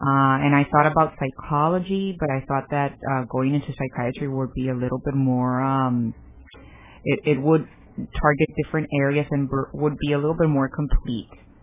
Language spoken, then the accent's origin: English; Mexicali, Baja California, Mexico; I mean, I'm from Mexicali. Yes, I grew up in Mexicali.